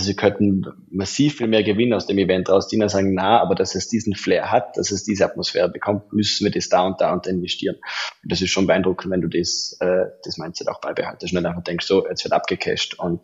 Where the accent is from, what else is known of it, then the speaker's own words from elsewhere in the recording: Belgium; So, ja, ich bin aus Belgien